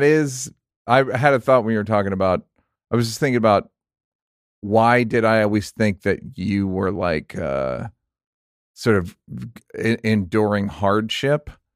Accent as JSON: {"language": "English", "town": "Chicago", "region": "Illinois", "country": "United States", "tie": "born or raised there", "said": "And I grew up in Chicago for like 9 years."}